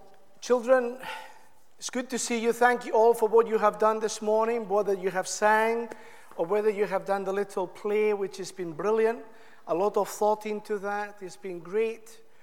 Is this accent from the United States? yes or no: no; Spain; For those who don't know, I come from Spain, by the way.